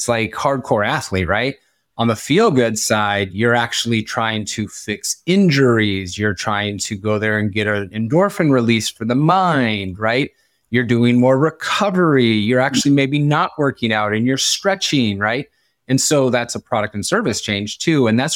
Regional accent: Midwest, United States; also born or lived in Colorado; now in Florida, United States; I grew up in the Midwest, so tornadoes are pretty much always there in the summer

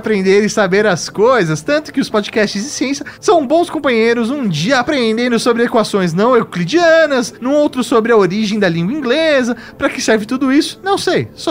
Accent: Brasília, Federal District, Brazil; 31 anos, sou de Brasília, Distrito Federal, nascido e criado aqui, sou farmacêutico de formação

